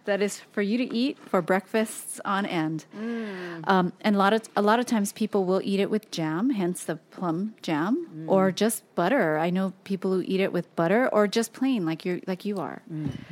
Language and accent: English; Hawaii, United States; My friend lives in California, but she was born and raised in Hawaii, just like Toast and I were.